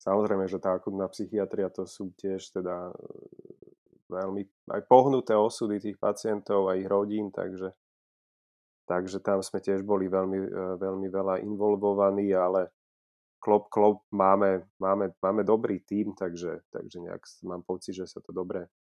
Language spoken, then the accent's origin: Slovak; Bratislava, Bratislava Region, Slovakia; now in Switzerland; som z Bratislavy, 35 rokov, tuším. Som lekár.